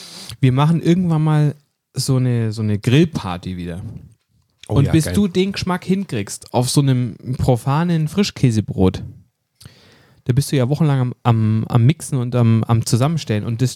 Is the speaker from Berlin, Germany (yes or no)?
yes; Berlin, Germany; aus Berlin, Ostberlin